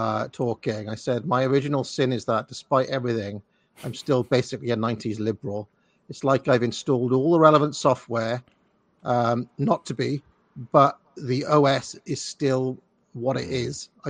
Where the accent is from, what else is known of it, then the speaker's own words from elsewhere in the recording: Wales, United Kingdom; Back in my hometown, it was 21 degrees by the sea, right?